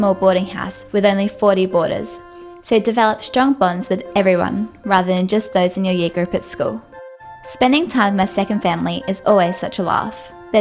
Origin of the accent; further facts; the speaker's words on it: Roxby Downs, South Australia, Australia; now in Port Lincoln, Australia; I come from Roxy Downs, a small desert mining community in the centre of South Australia.